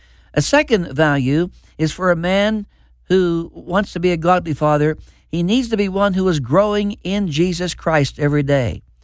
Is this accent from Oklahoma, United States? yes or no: no; Mill Run, Pennsylvania, United States; He was the postmaster in my little town that I grew up in back in Fayette County, Pennsylvania, a town called Mill Run.